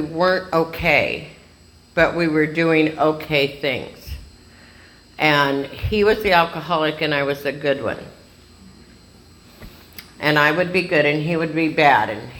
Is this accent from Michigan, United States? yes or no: no; Phoenix, Arizona, United States; I was raised in Phoenix, and I wasn't going to be an AA. I was going to be a nun.